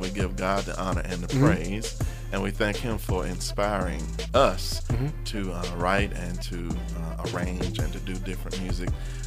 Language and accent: English; Dixon's Mill, Alabama, United States; I'm a country boy. Uh-huh, okay. And you know, where you from? I'm from Alabama. Alabama. Oh, Lord. Dixon's Mill, Alabama. Dixon's Mill. Little country town, yes.